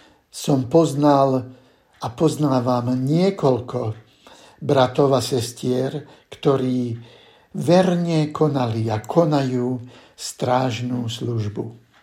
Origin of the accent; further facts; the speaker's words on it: Bratislava Region, Slovakia; Vyrastal som v neveľkom mestečku neďaleko Bratislavy, v našom dome, vo dvore, kde som vyrastal, bývalo zhromaždenie, bola tam modlitebňa.